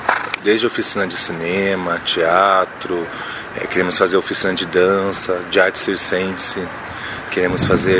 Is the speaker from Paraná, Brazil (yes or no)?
yes; Ponta Grossa, Paraná, Brazil; also born or lived in Rio de Janeiro; eu morei muitos anos, sou de Ponta Grossa, mas morei muitos anos no Rio de Janeiro, trabalhei com cinema um bom tempo lá. E acabei voltando pra cá por, enfim, falta de trabalho lá, acabei voltando para Ponta Grossa.